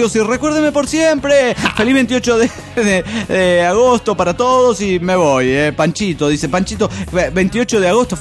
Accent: Puno, Peru; de Puno, Perú.

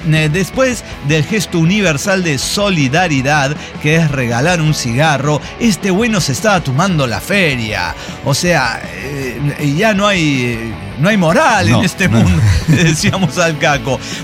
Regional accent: Durango, Mexico; Tal vez recuerden que yo soy originario de Durango.

